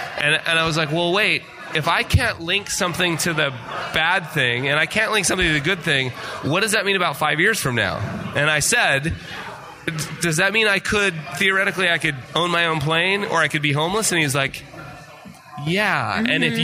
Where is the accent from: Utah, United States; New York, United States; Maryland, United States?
Utah, United States; I felt like we had to move back to. I was from Utah